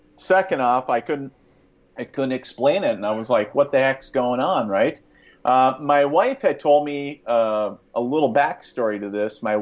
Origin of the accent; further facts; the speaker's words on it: International Falls, Minnesota, United States; I was born and raised in International Falls, Minnesota, the icebox of the nation for bragging rights, I guess.